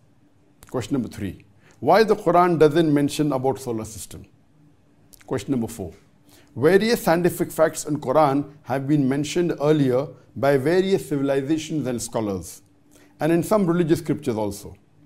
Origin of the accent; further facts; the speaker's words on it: Chattogram, Chittagong Division, Bangladesh; from Chattogram, Bangladesh.